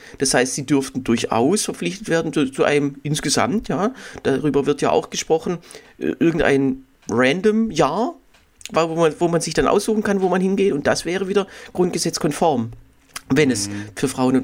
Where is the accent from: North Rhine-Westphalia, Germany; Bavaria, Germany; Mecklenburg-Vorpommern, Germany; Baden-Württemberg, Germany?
Baden-Württemberg, Germany; Heilbronn; das war bei uns in Heilbronn halt